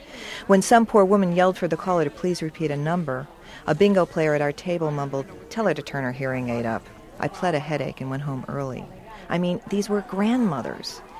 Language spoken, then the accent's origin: English; Wallingford, Connecticut, United States; We, my mother and I, are in my hometown, Wallingford, Connecticut.